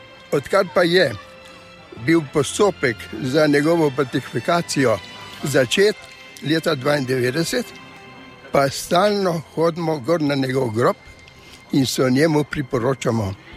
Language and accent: Slovenian; Mokronog, Southeast Slovenia, Slovenia; Je tudi moj rojak. On je zvodal doma, jaz sem pa iz Mokronoga.